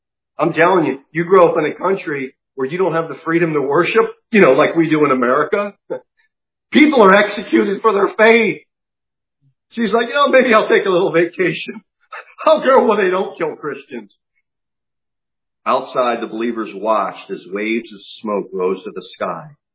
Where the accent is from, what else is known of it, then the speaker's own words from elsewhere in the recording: United States; Look, I care as an American. I care.